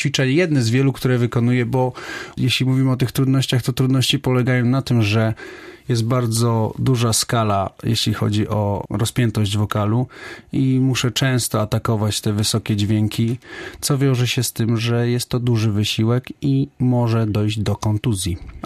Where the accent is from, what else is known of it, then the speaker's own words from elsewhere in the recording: Mysłowice, Silesian Voivodeship, Poland; No my jesteśmy z Mysłowic, ale Katowice też zdarzają się nam.